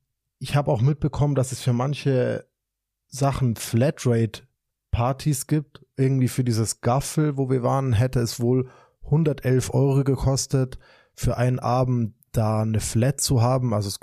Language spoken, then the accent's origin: German; Munich, Bavaria, Germany; für mich als Münchner, was heißt als Münchner, als Bayou-Ware